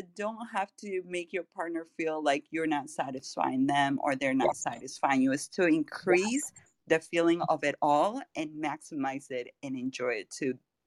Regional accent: Peru; I'm from Peru

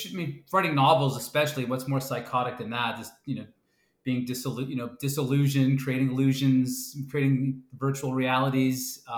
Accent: Boston, Massachusetts, United States; And I think that's me growing up in Boston, in a working class family, but then going to college, being like the first to graduate

